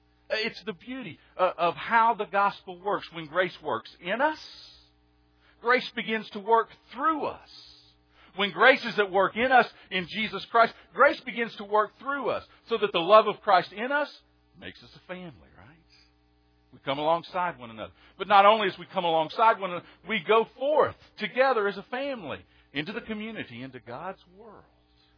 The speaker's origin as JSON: {"language": "English", "town": "Soddy Daisy", "region": "Tennessee", "country": "United States", "tie": "born or raised there", "said": "some of you all have heard me tell about the little Presbyterian church I grew up in Soddy Daisy, Tennessee. Soddy Daisy First Presbyterian Church, one of the oldest churches in East Tennessee."}